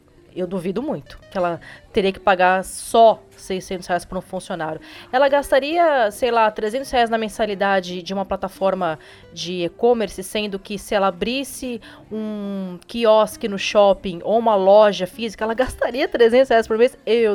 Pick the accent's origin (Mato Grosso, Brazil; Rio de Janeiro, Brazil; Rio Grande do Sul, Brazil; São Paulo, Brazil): São Paulo, Brazil; also born or lived in Curitiba; now in Jaraguá do Sul, Brazil; Na verdade, eu sou de São Paulo, mas depois eu me mudei para Curitiba e agora estou em Jaraguá do Sul.